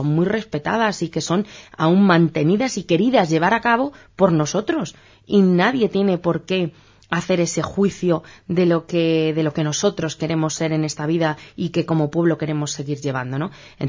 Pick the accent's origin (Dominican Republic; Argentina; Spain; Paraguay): Spain; somos ciudadanos españoles de pleno derecho.